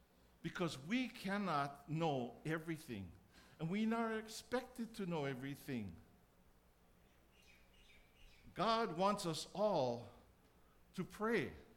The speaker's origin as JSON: {"language": "English", "town": "Keaukaha", "region": "Hawaii", "country": "United States", "tie": "born or raised there", "said": "you know, I grew up in Keokaha. When I look at Mauna Kea, I can tell you exactly how Mauna Kea looked like."}